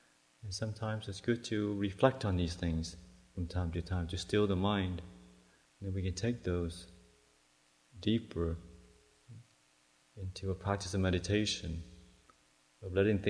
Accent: Los Angeles, California, United States; Just growing up in the West, in LA, there was this little show that I used to see every Saturday.

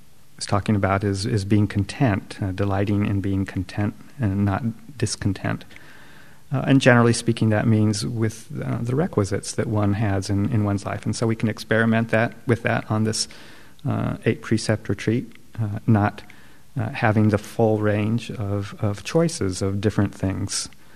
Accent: the South, United States; So, I grew up in the South, and sort of the Southern version of the false modesty is little old me.

